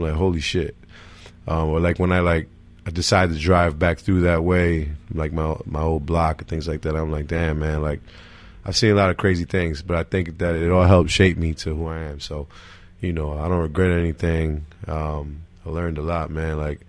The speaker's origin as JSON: {"language": "English", "town": "Irvington", "region": "New Jersey", "country": "United States", "tie": "born or raised there", "also_born_or_lived": "Newark", "said": "Well, I was born in Newark, in the Weekway section of Newark, which is borderline Irvington. So, I had 1 foot in Irvington, 1 foot in Newark."}